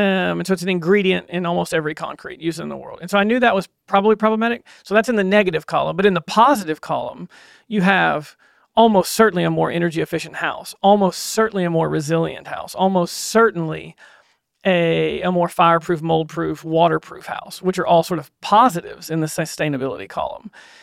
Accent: Texas, United States; So yeah, growing up on the Gulf Coast of Texas, my parents' home and my whole town, like 95% of the town was like substantially damaged in that hurricane.

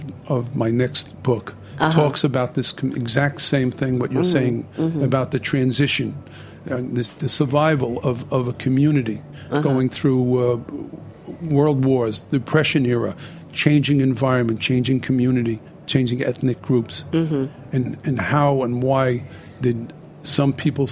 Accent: Brooklyn, New York, United States; So I grew up in Bensonhurst, Brooklyn. After getting married, I moved to Bay Ridge.

